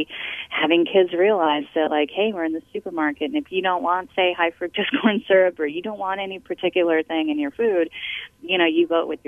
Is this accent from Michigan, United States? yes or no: yes; Michigan, United States; I'm working on this childhood memoir about growing up in Michigan and growing up in the Midwest.